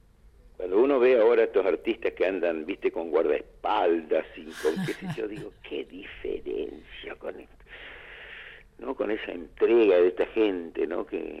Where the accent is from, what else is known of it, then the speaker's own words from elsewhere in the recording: Curuzú Cuatiá, Corrientes, Argentina; moved away as an adult; now in Rosario, Argentina; Bueno, yo soy de Curuzucatía. Yo cuando vine a Rosario, yo tenía 18 años, 19 más o menos.